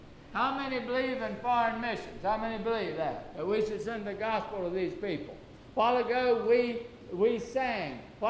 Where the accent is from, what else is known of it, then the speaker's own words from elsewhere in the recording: United States; I don't have more rights because I'm an American citizen than my brother in Cuba